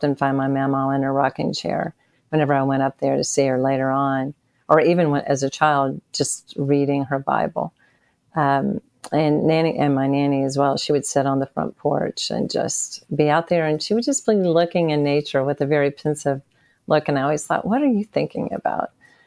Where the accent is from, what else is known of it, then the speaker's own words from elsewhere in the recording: Bristol, United States; I was born and raised in Bristol, Virginia, Tennessee, to … my parents.